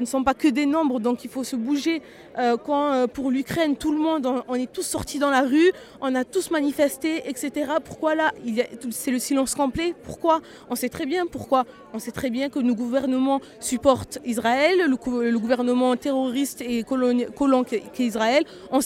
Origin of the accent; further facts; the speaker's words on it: Tunisia; Il y a sur mon pays d'origine, qui est la Tunisie